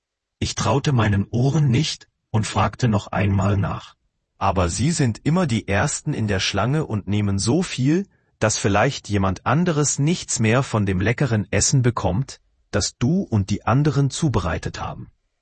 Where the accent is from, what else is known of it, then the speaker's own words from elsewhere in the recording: Belarus; moved away; Ich komme ursprünglich aus Belarus, und als Kind sah ich oft Werbespots im Fernsehen